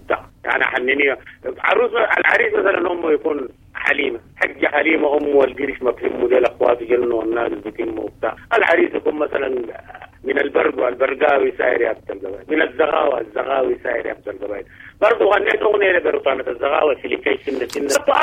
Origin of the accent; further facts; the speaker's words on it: El Fasher, Darfur, Sudan; أنا ظهرت من الفاشل أمشي أقول أنا من شندي أنا واسر نفسي من شندي لكن أنا ظهرت من الفاشل قلت لهم أنا من دارفور ومن الفاشل